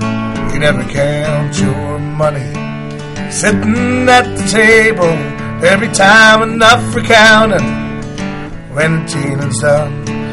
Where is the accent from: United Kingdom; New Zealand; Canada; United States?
United Kingdom; London; I was born in North London, Holloway Road, born in Red. Went to school in Wood Green.